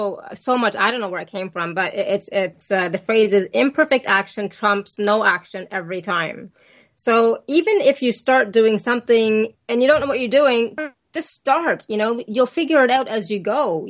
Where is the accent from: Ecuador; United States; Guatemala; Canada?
Canada; And yeah, I'm Canadian. I say Z.